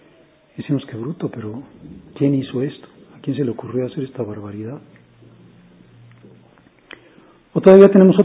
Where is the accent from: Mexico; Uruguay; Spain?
Mexico; Y pues no me gustó ser mexicano, me la paso mal siendo mexicano.